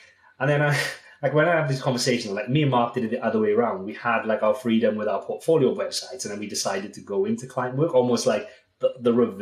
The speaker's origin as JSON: {"language": "English", "region": "Wales", "country": "United Kingdom", "said": "I'm from Wales, so he drove down to Wales for the day."}